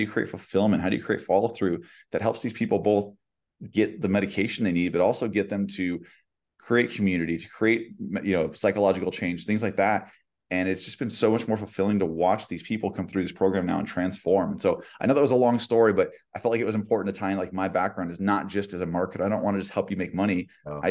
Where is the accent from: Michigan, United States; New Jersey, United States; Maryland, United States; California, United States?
California, United States; like you mentioned, I was from California